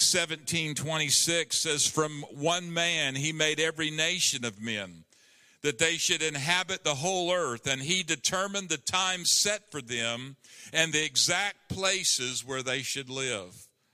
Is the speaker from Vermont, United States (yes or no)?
no; Enid, Oklahoma, United States; also born or lived in Garber, United States; It is not a coincidence that I was born in Enid in 1961, that I lived in Garber for the first 2.5 years, Garber, Oklahoma. That on the day President Kennedy was assassinated in November of 1963, we were moving to Enid